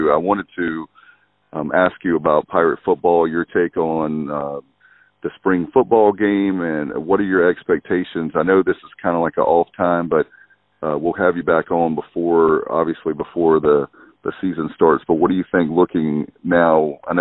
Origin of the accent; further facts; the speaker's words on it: Durham, North Carolina, United States; who would have ever thought that my hometown, I'm originally from Durham as a kid